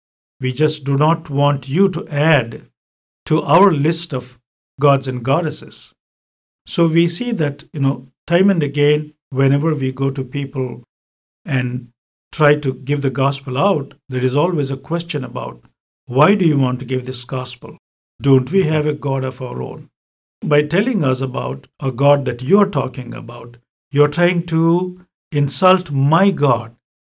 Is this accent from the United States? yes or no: no; India; we are born and brought up in this country of India, and we are truly Indian, and we love our country, we love our people